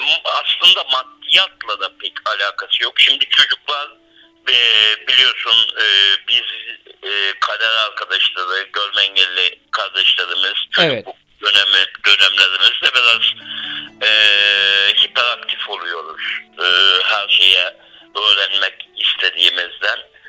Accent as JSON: {"language": "Turkish", "town": "Balyanarlı", "region": "Balıkesir", "country": "Turkey", "tie": "born or raised there", "said": "İlk çocuğuyum. Ben Balyanarlı köyünde, Balıkesir Balyanarlı köyünde dünyaya geldim."}